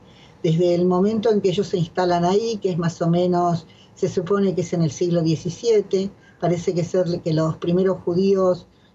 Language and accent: Spanish; Argentina; yo soy argentina